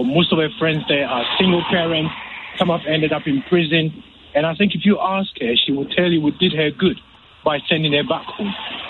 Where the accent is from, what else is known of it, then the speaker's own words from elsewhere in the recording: Ghana; moved away as an adult; now in United Kingdom; So I was born and bred in Ghana. I moved to the UK when I was 22. I'm in my 60s now.